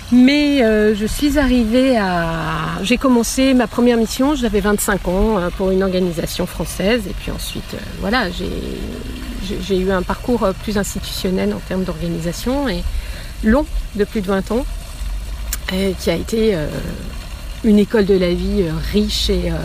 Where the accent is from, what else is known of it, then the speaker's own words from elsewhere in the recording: Lyon, Auvergne-Rhône-Alpes, France; also born or lived in Villeurbanne; now in Geneva, Switzerland; j'ai grandi à Lyon, dans la banlieue lyonnaise, Villeurbanne et Lyon, et voilà, pas très loin d'ici.